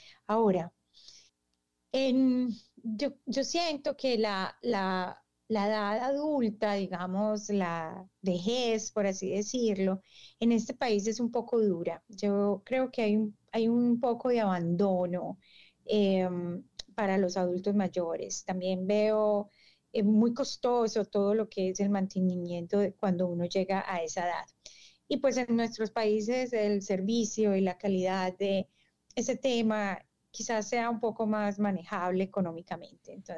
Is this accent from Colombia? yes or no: yes; Medellín, Antioquia, Colombia; moved away as an adult; now in United States; colombiana. Llevo 23 años viviendo en el estado de Georgia. Soy original de la ciudad de Medellín. Allí crecí y estuve los primeros 20 años de mi vida y ahora ya estoy acá